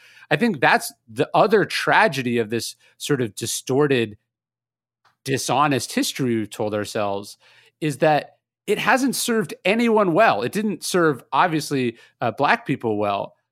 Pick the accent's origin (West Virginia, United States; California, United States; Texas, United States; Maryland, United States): California, United States; I'm from California. I now live in the South